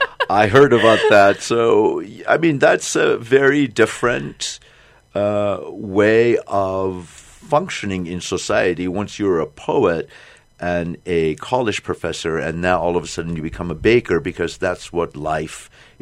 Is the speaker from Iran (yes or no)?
yes; Iran; I am thrilled to have an Iranian... Hamvatan, as we say in Farsi, from my home country